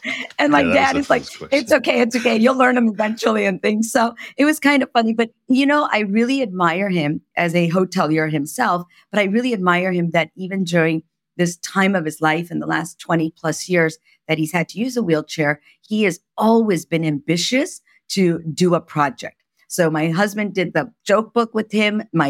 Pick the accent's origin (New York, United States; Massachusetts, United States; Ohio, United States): Ohio, United States; Oxford; So I grew up in a small town called Oxford, Ohio.